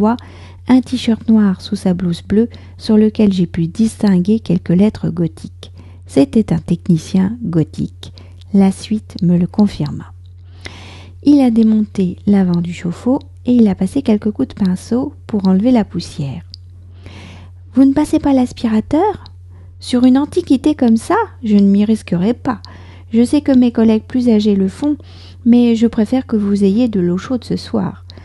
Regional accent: France; je suis française, j'habite près de Paris

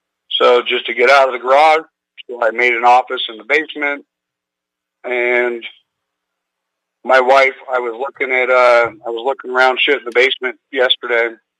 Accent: Queens, New York, United States; born there; Yeah. I was actually born in Queens.

